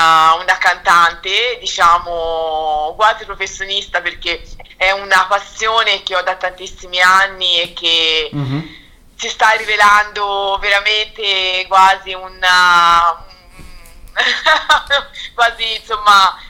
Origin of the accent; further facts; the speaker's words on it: Tuscany, Italy; Io sono toscana, ma penso si senta.